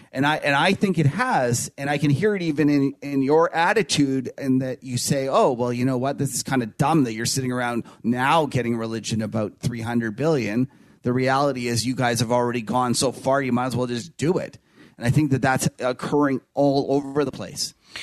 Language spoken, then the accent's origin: English; Canada; So I'm Canadian. So it's Zed, by the way.